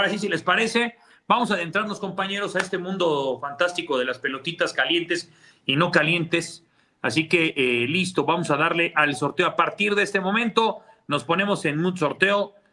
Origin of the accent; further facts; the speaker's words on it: Mexico; nosotros como mexicanos crecimos con toda la cargada de deportes